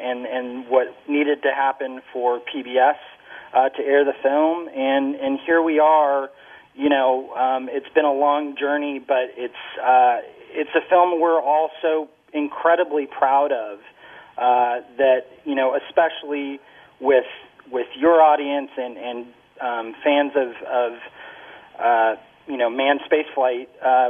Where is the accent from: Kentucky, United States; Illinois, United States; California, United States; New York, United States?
California, United States; Pasadena; And, I grew up in Pasadena and right near the Jet Propulsion Laboratory